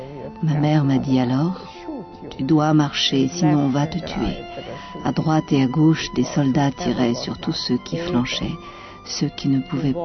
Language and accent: French; Prague, Czechia; Là où j'ai grandi, à Prague, nous n'avons pas souffert de l'antisémitisme.